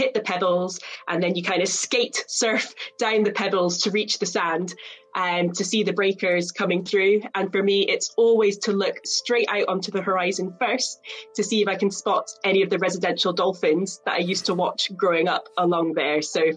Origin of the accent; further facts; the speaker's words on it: Scotland, United Kingdom; obviously growing up in Scotland and living in a few different places